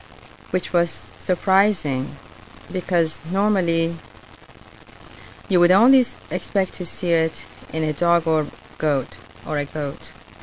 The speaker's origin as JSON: {"language": "English", "town": "Tehran", "region": "Tehran Province", "country": "Iran", "tie": "born or raised there", "second_language": "English", "said": "I was born in Tehran, and in a middle-class family."}